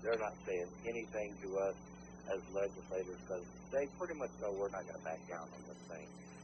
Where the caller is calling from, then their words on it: Rosebud, United States; I'm calling from Rosebud.